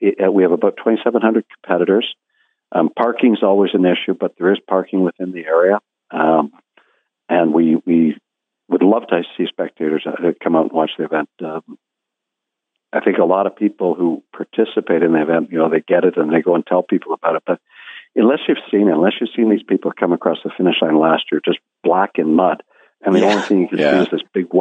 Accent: Hamilton, Ontario, Canada; We're from Hamilton, the mountain.

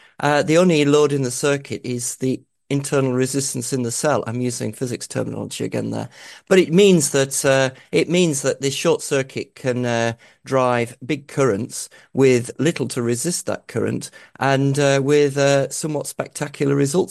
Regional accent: England, United Kingdom; I'm from the north of England, so I'm not from Scotland, but from about 100 km south of the Scottish border.

